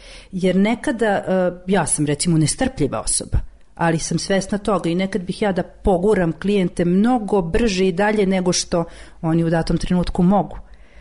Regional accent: Kosovo; moved away; Ja sam inače rodom sa Kosova i onda rat, 99. godina, prelazim ovde

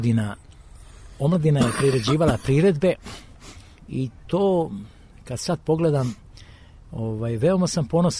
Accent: Dalmatia, Croatia; I svi se čude i onda to povezuju sa nama kao vi Dalmatinci

